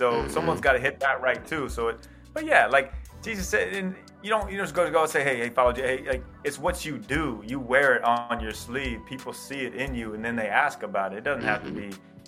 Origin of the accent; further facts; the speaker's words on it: Iowa, United States; Kyle, I grew up in Iowa thinking I was